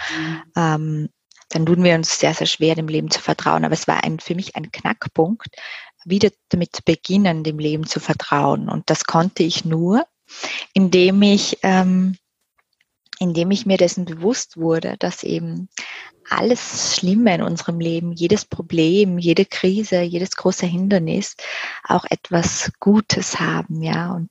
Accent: Graz, Styria, Austria; ich bin dann vor vielen Jahren auch mit ihr gemeinsam nach Wien gegangen. Und ich weiß noch, wir haben dann ein paar Besorgungen damals noch in meiner Heimatstadt in Graz gemacht.

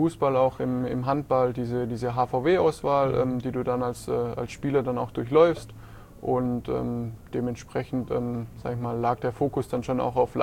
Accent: Kuppingen, Baden-Württemberg, Germany; also born or lived in Herrenberg; now in Nufringen, Germany; Ich bin durch und durch Herrenberger. Ich bin in Herrenberg geboren, wobei man da immer natürlich als wahrer Kuppinger dann unterscheiden muss. Aufgewachsen natürlich in Kuppingen und mittlerweile wohne ich in Nufringen, ja.

